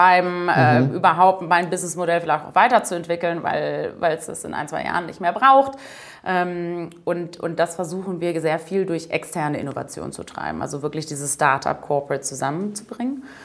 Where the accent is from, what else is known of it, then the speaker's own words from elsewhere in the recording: Leipzig, Saxony, Germany; also born or lived in Munich; Also, gebürtig München, bin aufgewachsen in Leipzig, habe dann in Bayreuth studiert.